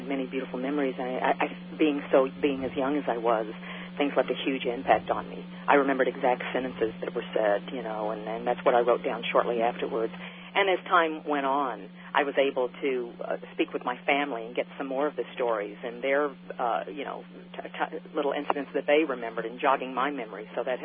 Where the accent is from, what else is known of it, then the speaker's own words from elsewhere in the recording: Memphis, Tennessee, United States; which was like going to the White House for us growing up in Memphis